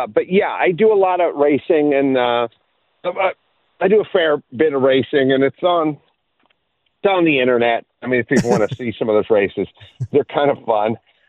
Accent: Los Angeles, California, United States; Listen, I'm from California and I'm from LA, so everything's an upgrade.

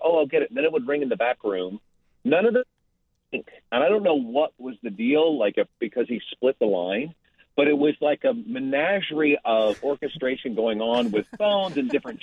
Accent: Dubuque, Iowa, United States; I grew up in Dubuque, Iowa. My dad was a tinkerer.

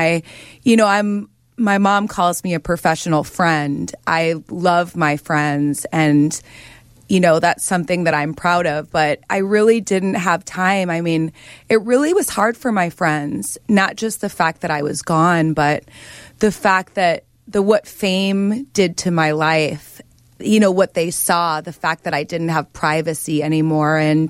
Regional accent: Midwest, United States; And part of being a Midwesterner is having a work ethic.

